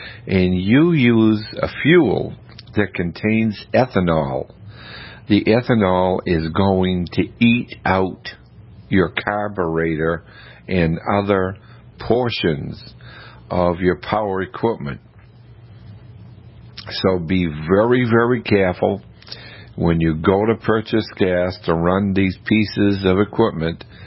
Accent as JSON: {"language": "English", "region": "New England", "country": "United States", "tie": "born or raised there", "said": "growing up in New England, when we have a big storm coming, I think New Englanders have a little bit more brain power than other areas"}